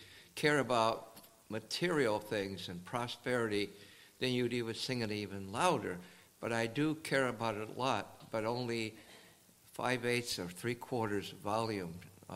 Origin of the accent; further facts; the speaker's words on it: New York City, New York, United States; I was born in New York City, grew up to Shanghainese dad, Ning Bo to be exact